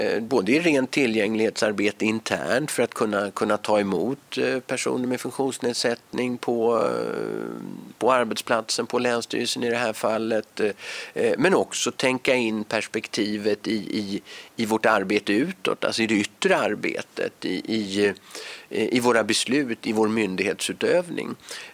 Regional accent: Stockholm, Stockholm County, Sweden; Jag är ju uppvuxen i Stockholm mer eller mindre, eller större delen har gått i skolan där och sådär. Men jag är ju halvskåning själv då.

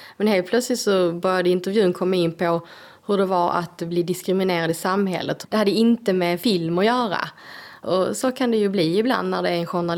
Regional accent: Skåne, Sweden; now in Stockholm, Sweden; Ja, men Skåne är rötter och känner mig hemma. Även om hemma i Stockholm nu. Jag har ju liksom stora delar av mitt vuxna liv uppe i Stockholm. Så är det ju ändå här. Jag har liksom mina gamla barndomsvänner och jag har min familj här.

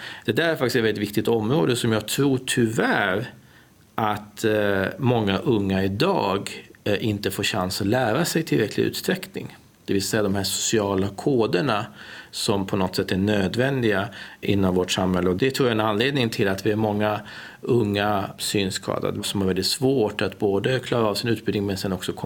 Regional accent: Sweden; jag är ju född och uppvuxen i Sverige, och sen så har jag det här konstiga namnet.

